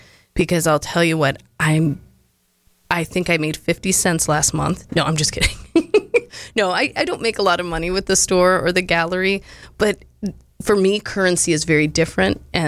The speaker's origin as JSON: {"language": "English", "region": "Florida", "country": "United States", "tie": "born or raised there", "also_born_or_lived": "Monroe / Tennessee", "said": "I'm actually from Monroe. I was born in Monroe, and I was raised the majority in Florida. I also lived in Tennessee for a spell"}